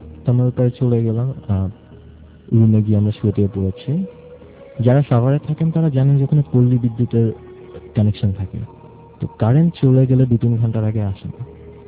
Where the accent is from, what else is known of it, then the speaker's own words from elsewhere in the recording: Dhaka, Dhaka Division, Bangladesh; আমি মহাকালী থেকে এসেছি, আমি স্টুডেন্ট।